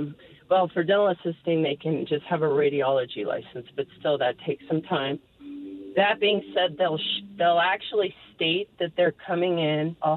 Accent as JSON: {"language": "English", "region": "Colorado", "country": "United States", "moved": "as an adult", "said": "I'm originally from Colorado prior to moving here 7 years ago"}